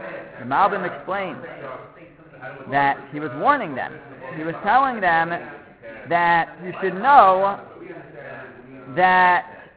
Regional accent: Canada; I'll use the excuse that I'm Canadian, although I don't know Canadian law so well either

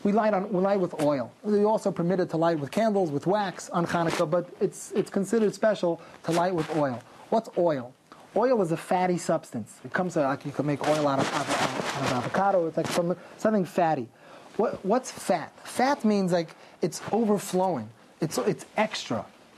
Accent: Kew Gardens, New York, United States; So I'm originally from Kew Gardens.

